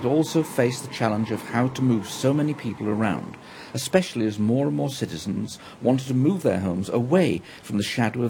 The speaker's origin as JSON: {"language": "English", "town": "Manchester", "region": "North West England", "country": "United Kingdom", "tie": "born or raised there", "said": "the story of my hometown Manchester and its impact on the globe with me"}